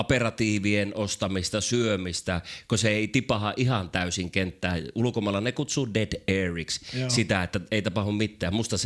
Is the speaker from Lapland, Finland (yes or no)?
yes; Kemi, Lapland, Finland; mä oon kemiläinen